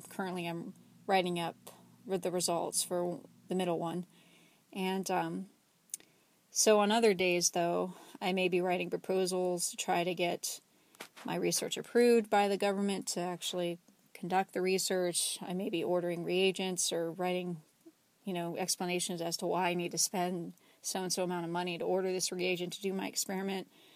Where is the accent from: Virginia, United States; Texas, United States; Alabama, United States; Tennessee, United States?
Virginia, United States; I am 35 years old, and I grew up in Virginia in a suburb of D.C.